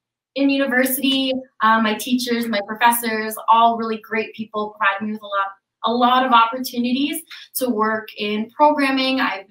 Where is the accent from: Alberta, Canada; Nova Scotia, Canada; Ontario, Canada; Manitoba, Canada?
Ontario, Canada; Timmins; I was actually born and raised in Timmins